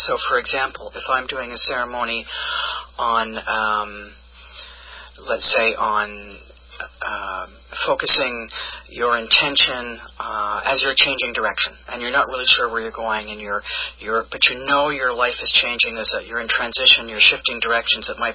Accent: Montreal, Quebec, Canada; I'm originally from Montreal. I grew up with an American father, Canadian mother, two languages, two religions

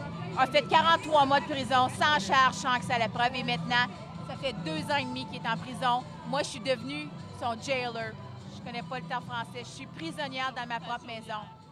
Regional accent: Canada; je suis canadienne, je suis citoyenne canadienne

